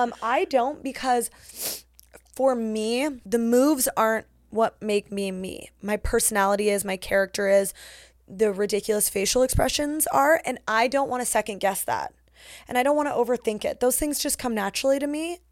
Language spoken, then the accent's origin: English; Canada; see, now this is where you're going to realize that I'm very Canadian, because I don't know geography.